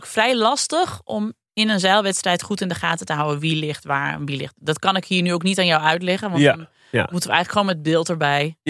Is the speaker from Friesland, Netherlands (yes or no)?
yes; Friesland, Netherlands; kom ik uit Friesland.